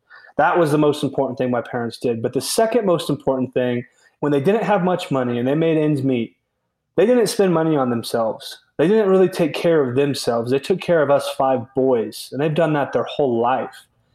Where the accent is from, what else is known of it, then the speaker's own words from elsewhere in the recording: Wiggins, Colorado, United States; So I'm very, very fortunate to say I'm from Wiggins, Colorado.